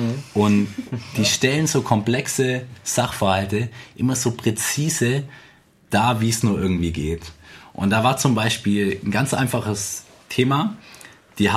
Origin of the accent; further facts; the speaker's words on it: Stuttgart, Baden-Württemberg, Germany; dann könnte man ja sagen, als Stuttgarter, ich splitte meine Stimme